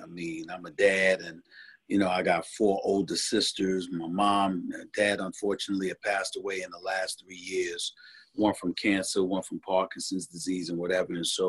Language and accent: English; Queens, New York, United States; also born or lived in Bronx; Remember, I was born in the Bronx. I was raised in Hollis, Queens, New York from the time I was 1 year old.